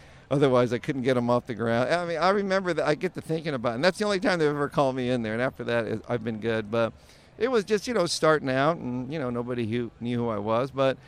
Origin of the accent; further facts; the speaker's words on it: Nogales, Arizona, United States; growing up in Nogales on the border there